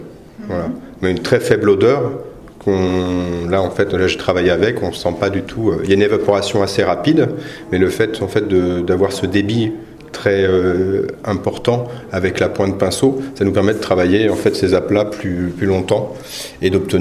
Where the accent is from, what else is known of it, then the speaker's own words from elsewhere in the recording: Montpellier, Occitanie, France; je suis artiste peintre, et je suis de Montpellier.